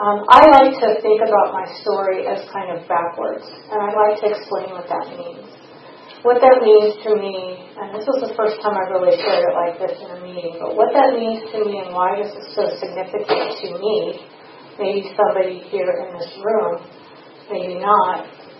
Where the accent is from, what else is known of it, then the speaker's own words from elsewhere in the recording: Los Angeles, California, United States; born there; I was born in Los Angeles, California